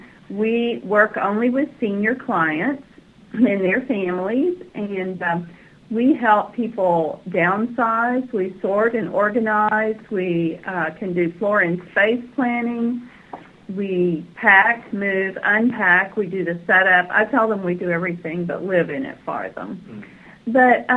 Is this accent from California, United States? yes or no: no; Texas, United States; Well, I'm originally from East Texas. I grew up in small towns in East Texas